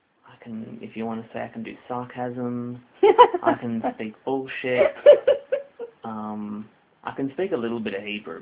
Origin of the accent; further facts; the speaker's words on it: Australia; Yeah, Oz is just simply being Australian, which makes it simple.